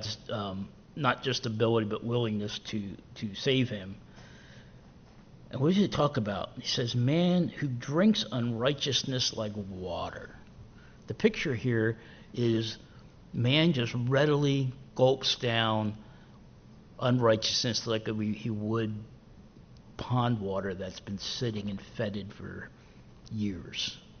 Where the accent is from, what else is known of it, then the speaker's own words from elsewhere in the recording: Philadelphia, Pennsylvania, United States; I grew up in Philadelphia, and there are sections of Philadelphia that would definitely match that description.